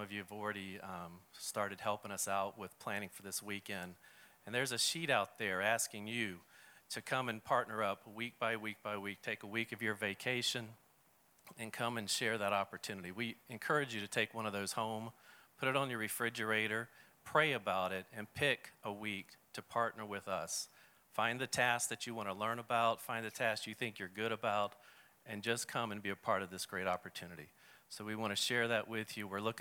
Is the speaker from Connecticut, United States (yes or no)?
yes; Groton, Connecticut, United States; I'm from Groton, Connecticut.